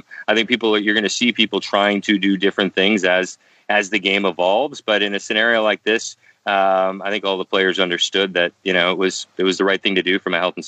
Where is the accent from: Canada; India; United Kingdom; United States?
Canada; as a Canadian, you want your National Open